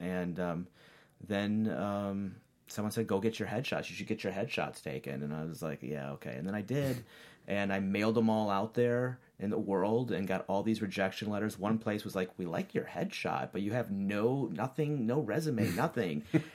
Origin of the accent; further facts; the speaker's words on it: Minneapolis, Minnesota, United States; moved away; I'm from Minneapolis, and it wasn't something where there were a lot of people in the entertainment business back there.